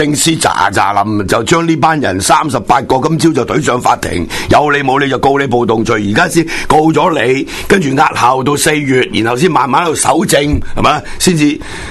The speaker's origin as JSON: {"language": "Cantonese", "country": "Hong Kong", "said": "我哋香港人咧就系一个传统一个习惯嚟嘅"}